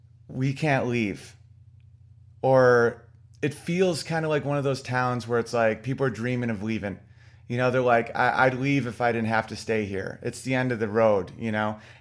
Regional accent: Oswego, New York, United States; I love my hometown of Oswego, New York. I wouldn't trade it for the world.

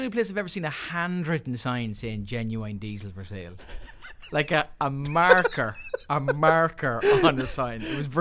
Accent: Leinster, Ireland; now in Dublin, Ireland

